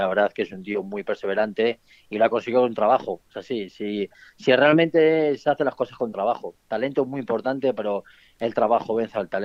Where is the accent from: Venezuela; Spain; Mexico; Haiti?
Spain; Madrid, Community of Madrid; Eso mínimo, hombre, siendo español y madrileño, pues que mínimo, ¿no?